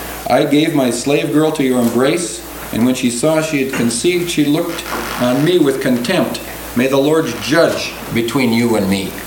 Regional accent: Wisconsin, United States; when I was a youngster growing up in Wisconsin, the North Woods or the Boundary Waters

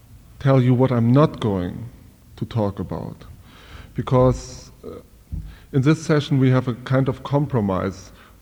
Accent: Germany; now in United States; I am from East Germany. I'm an ordained minister there in a Lutheran church. I graduated from the Lutheran seminary in Leipzig

